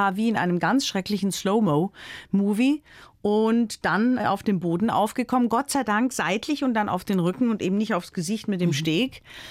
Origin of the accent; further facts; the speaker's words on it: Baden-Württemberg, Germany; ich bin am Fuße des Schwarzwalds aufgewachsen